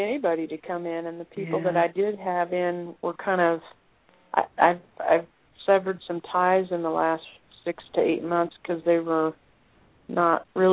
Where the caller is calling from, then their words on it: Colorado, United States; I'm calling from Colorado today.